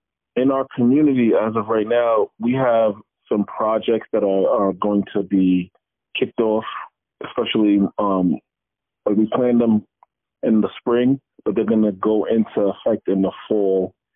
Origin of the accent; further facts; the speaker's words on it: Brooklyn, New York, United States; also born or lived in Providence; Originally, my parents are from Nigeria, and I was born in the United States, Providence, Rhode Island, but I was raised in Brooklyn, New York.